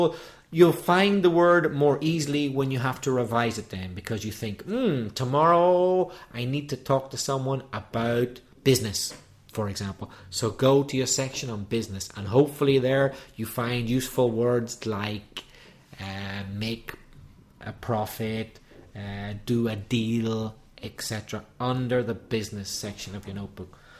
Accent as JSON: {"language": "English", "town": "Belfast", "region": "Northern Ireland", "country": "United Kingdom", "said": "I think, a regional variation because I come from Belfast. And in Belfast, we don't pronounce that cat sound."}